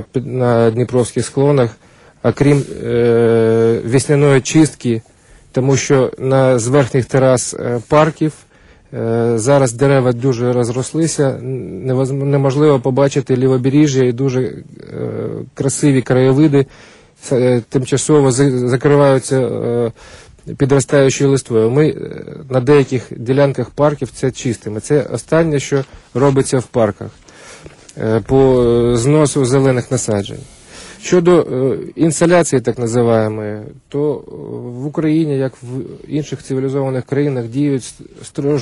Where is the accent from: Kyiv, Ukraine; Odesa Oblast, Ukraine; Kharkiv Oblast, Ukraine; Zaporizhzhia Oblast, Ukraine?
Kyiv, Ukraine; я корінний киянин.